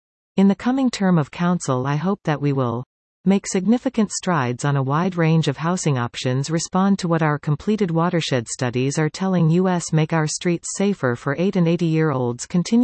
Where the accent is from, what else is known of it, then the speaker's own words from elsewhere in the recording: Sudbury, Ontario, Canada; I was born and raised in Sudbury and I traveled across Canada looking to put down my roots, but I always came back to Sudbury and this is where I raised my 4 kids.